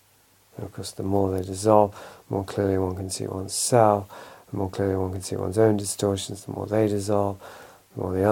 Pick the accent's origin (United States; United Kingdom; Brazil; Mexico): United Kingdom; England; because I'm English